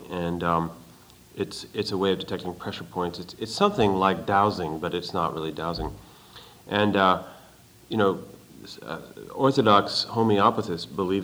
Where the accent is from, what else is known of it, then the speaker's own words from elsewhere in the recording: France; I was brought up in France.